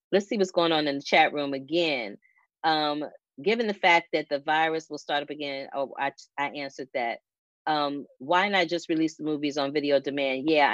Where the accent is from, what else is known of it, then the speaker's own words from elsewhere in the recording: St. Louis, Missouri, United States; a documentary centered around Homer G. Phillips Hospital in my hometown of St. Louis, Missouri.